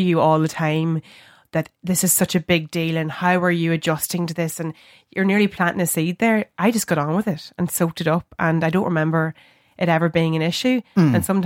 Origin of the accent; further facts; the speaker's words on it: Ireland; I just feel like as Irish people, it just makes you so proud to be Irish